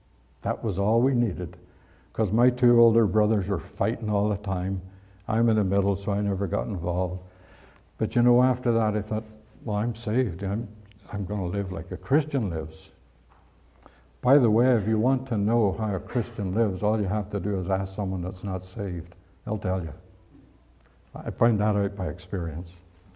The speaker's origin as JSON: {"language": "English", "country": "Ireland", "moved": "yes", "said": "When we emigrated from Ireland, and I was working at the Ford plant, it's funny coming from one country to another because everything was so different, like your culture was so different."}